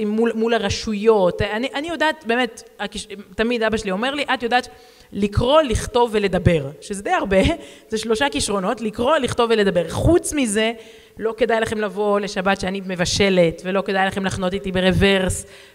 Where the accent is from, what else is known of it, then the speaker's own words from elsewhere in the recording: Herzliya, Tel Aviv District, Israel; כי הם גרים בהרצליה, שם גדלתי